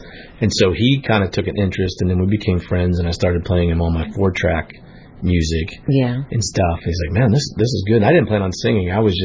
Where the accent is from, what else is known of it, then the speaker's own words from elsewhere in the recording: Indiana, United States; And I was just kind of tripping out that here I am from Indiana. I always dreamed to be in California.